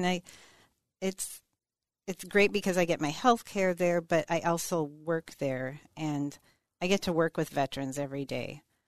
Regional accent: Biwabik, Minnesota, United States; I am. I'm from Bowabic, Minnesota, up on the Iron Range.

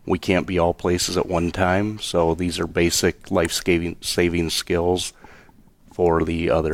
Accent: Burnsville, Minnesota, United States; now in Prior Lake, United States; Oh, yeah. I grew up in Burnsville, and I currently live in Prior Lake.

